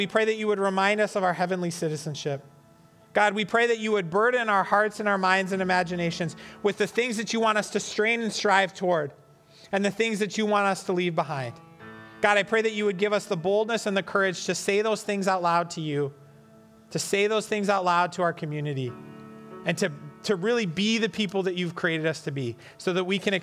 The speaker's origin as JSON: {"language": "English", "country": "United States", "said": "I love being an American. I love seeing the flag. I love hearing the anthem, the Pledge of Allegiance, all of that stuff."}